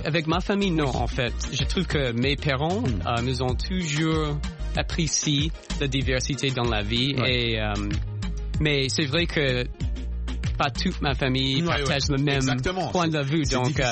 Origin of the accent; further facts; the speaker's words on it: Juneau, Alaska, United States; French is a second language; Je viens du capitale de l'Alaska, Juneau.